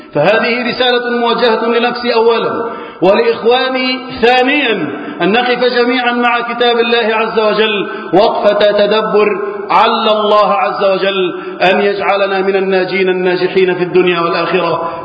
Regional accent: Egypt; اللهم احفظ بلدنا مصر وسائر بلاد المسلمين

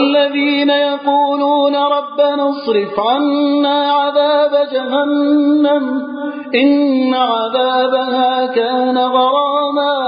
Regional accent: Egypt; بلدنا مصر

